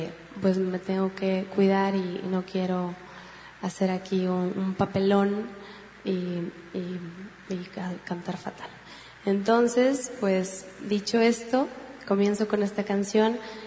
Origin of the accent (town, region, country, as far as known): Guadalajara, Jalisco, Mexico